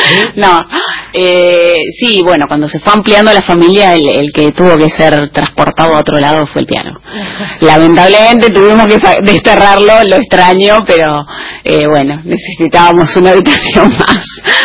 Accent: Chascomús, Buenos Aires Province, Argentina; now in Buenos Aires, Argentina; hasta que me vine a Buenos Aires. Yo soy de Chascomús y allá bailaba en un ballet y, bueno, desde chiquita bailé. Después me vine a estudiar acá a Buenos Aires

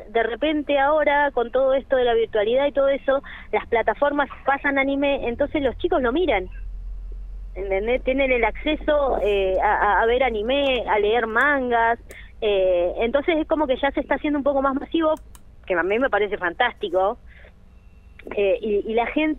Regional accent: El Bolsón, Río Negro, Argentina; now in Bariloche, Argentina; nosotros somos de Bolsón, tenemos el local Capricio allá, hemos hecho dos ediciones de la Comar Comic, después nos trasladamos a Bariloche por cosas de la vida

